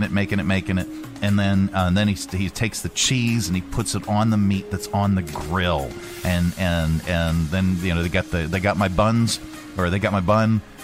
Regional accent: Pennsylvania, United States; and when you know I was from Pennsylvania and I was not familiar with Jersey Mike's at the time

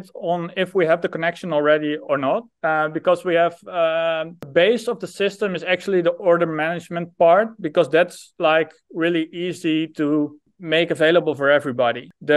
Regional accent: Netherlands; English is a second language; I'm from the Netherlands.

